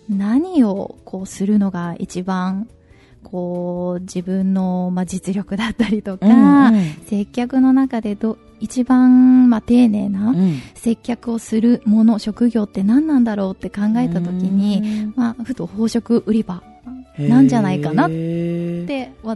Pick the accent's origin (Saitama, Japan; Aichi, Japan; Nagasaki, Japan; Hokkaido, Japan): Saitama, Japan; 埼玉なんです。